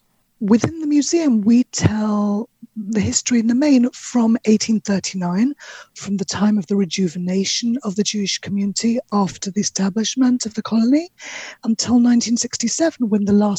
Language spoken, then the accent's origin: English; London, United Kingdom; now in Israel; I'm originally from London, moved to Israel just over 13 years ago.